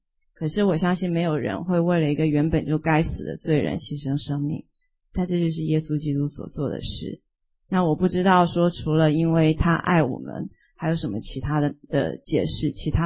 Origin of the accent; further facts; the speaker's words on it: China; 反而我们中国人是有一句话说杀头的生意有人做，赔钱的生意没人做。